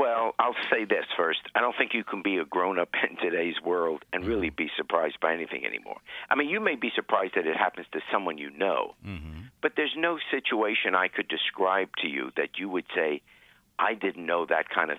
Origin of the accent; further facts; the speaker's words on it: England, United Kingdom; born there; I was born in England.